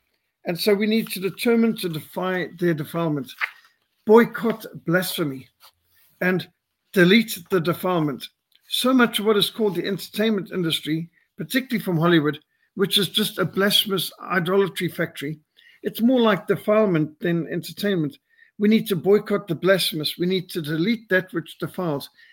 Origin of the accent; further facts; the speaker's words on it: Zimbabwe; I was brought up in Rhodesia